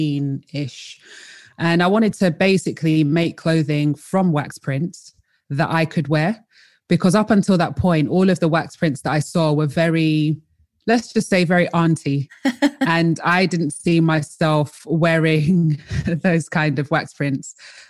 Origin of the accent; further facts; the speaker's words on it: London, United Kingdom; also born or lived in Colchester; originally I am from London. I was born in Colchester and raised in London.